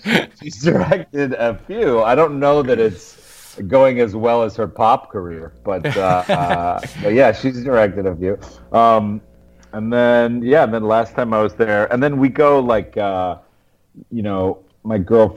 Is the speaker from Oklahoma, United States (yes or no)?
no; New York, United States; because I'm, you know, tall and I had blonde hair and I was from Westchester and like a square jaw.